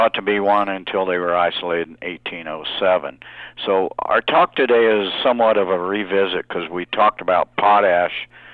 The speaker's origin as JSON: {"language": "English", "region": "New Mexico", "country": "United States", "said": "my home state of New Mexico"}